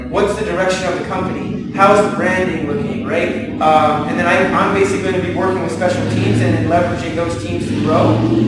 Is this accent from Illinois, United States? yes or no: no; Miami, Florida, United States; now in Greensboro, United States; But I was born and raised in Miami and came up to Greensboro and didn't know anybody.